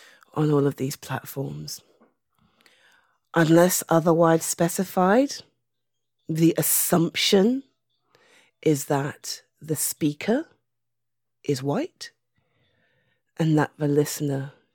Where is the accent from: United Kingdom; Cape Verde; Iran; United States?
United Kingdom; And I'm British.